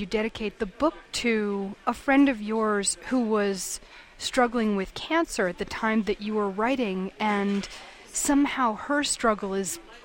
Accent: United States; I think that kind of set of contradictory ideas resonated for me as an American

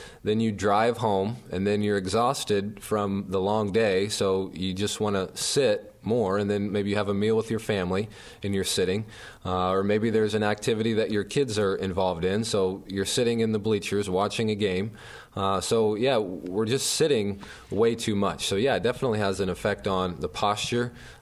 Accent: Pella, Iowa, United States; I am originally from Pella.

